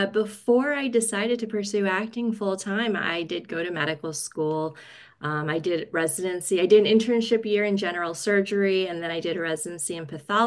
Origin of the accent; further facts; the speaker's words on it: the South, United States; Fun fact, I grew up in the South, but I hate okra.